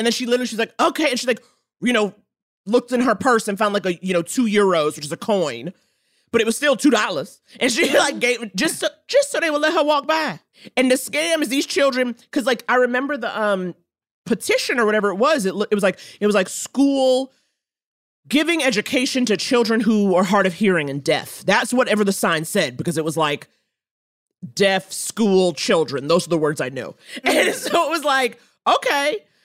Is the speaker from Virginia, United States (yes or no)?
no; Harlem, New York, United States; I grew up in Harlem. You know what I'm saying? I grew up in Harlem in the 80s, the 90s.